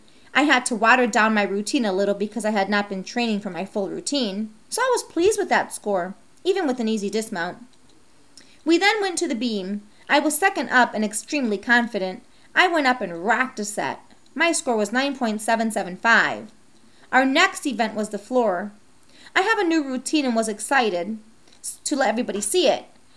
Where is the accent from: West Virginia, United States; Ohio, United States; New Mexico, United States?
Ohio, United States; I began competing at the compulsory level, traveling around my home state of Ohio, as well as Kentucky, Indiana, and Michigan.